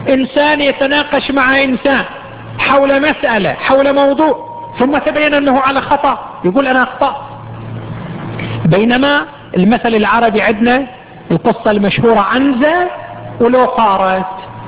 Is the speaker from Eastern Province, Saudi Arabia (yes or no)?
yes; Qatif, Eastern Province, Saudi Arabia; كان عندنا في القطيف